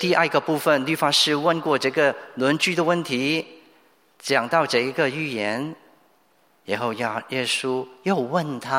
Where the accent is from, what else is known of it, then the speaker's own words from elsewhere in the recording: Hong Kong; 从海外来的，例如我，余传道一听到我就知道我是从香港过来，听到我的口音